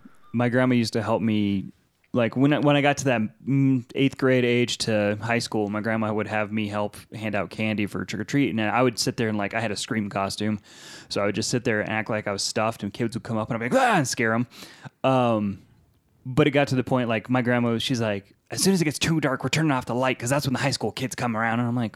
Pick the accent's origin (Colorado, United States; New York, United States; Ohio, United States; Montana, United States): Colorado, United States; We grew up in Colorado. Colorado usually snows around Halloween.